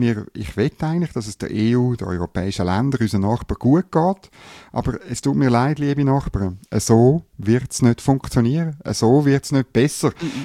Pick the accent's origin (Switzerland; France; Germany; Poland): Switzerland; So werden wir als Schweizer uns müssen anders orientieren, was bei unserer Geografie ein bisschen schwierig ist